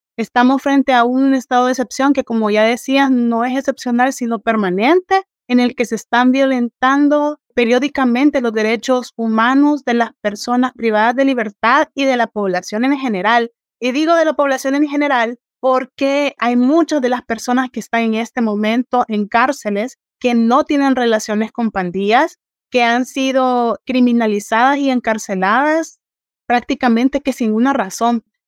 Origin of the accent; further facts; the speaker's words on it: El Salvador; siempre se interesan en saber lo que está ocurriendo en mi país, en El Salvador